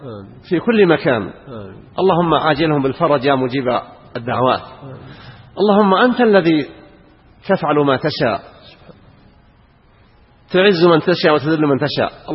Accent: Saudi Arabia; بلادنا المملكة العربية السعودية

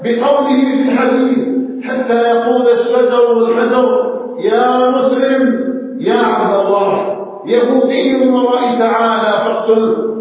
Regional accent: Algeria

